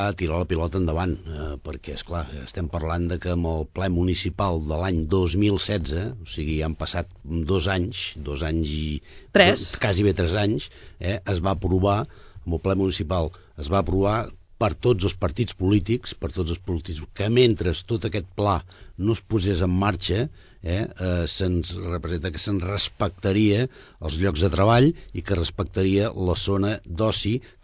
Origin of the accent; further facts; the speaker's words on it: Sabadell, Catalonia, Spain; Som empresaris de Sabadell, som gent d'aquí Sabadell